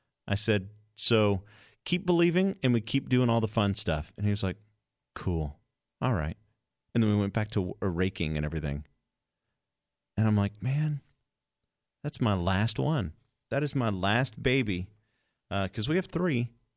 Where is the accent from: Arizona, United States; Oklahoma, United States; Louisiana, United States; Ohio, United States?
Louisiana, United States; Growing up in Louisiana, you say pass.